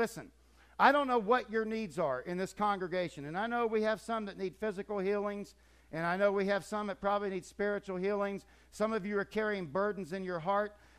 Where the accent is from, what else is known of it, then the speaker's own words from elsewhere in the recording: Titusville, Florida, United States; I was a kid growing up in the Space Center, and this was commonplace, by the way. I was right there at Cape Canaveral, Titusville, Florida.